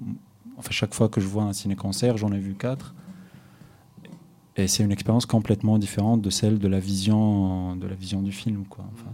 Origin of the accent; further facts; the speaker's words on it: Tunis, Tunis Governorate, Tunisia; Moi je suis de Tunis aussi.